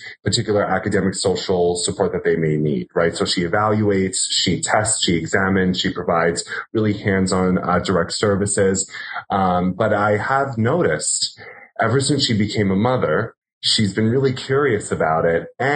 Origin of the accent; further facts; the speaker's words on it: New York, United States; you know, I'm native New Yorker and I spend most of my time here.